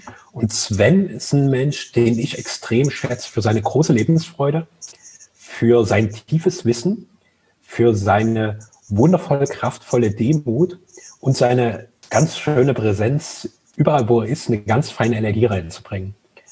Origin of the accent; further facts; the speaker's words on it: Dresden, Saxony, Germany; meine Lieblingsrestaurants in meiner Heimatstadt Dresden